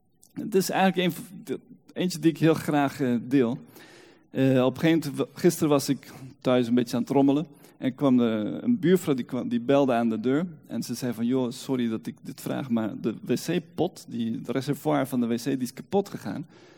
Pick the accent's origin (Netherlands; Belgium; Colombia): Colombia; toen legde ik uit, ik ben in Colombia opgegroeid.